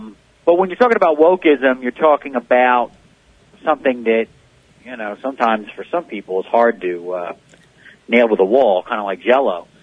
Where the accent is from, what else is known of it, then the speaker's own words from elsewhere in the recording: Philadelphia, Pennsylvania, United States; As you can probably tell from my book, and you can hear it, I'm from Philadelphia. I'm not afraid of any of this. I grew up on the Philadelphia playgrounds with the Philadelphia sports teams.